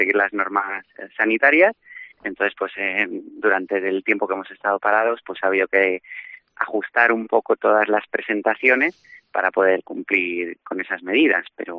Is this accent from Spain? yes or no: yes; Spain; como mago español, pues podré decir